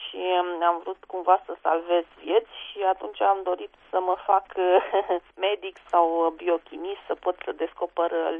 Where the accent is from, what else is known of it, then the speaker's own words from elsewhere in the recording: Bucharest, Romania; am copilărit în București, cum s-a spune, între betoane. Bunicii, ambele perechi de bunici locuiau la oraș, cei materni la București, cei paterni la Târgu Mureș.